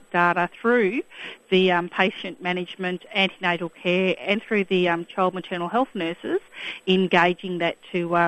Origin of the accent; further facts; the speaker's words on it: Victoria, Australia; I'm from the Gunditjmara tribe in the Western District of Victoria, from the Framlingham Mission.